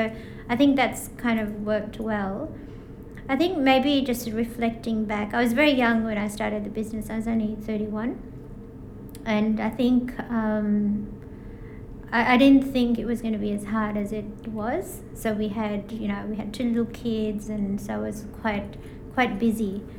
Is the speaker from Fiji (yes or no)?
yes; Fiji; I grew up in Fiji. I grew up near the beach.